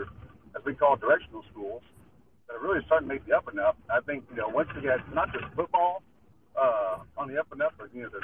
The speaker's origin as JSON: {"language": "English", "town": "Katy", "region": "Texas", "country": "United States", "tie": "born or raised there", "said": "I grew up outside of Houston in a little town called Katy."}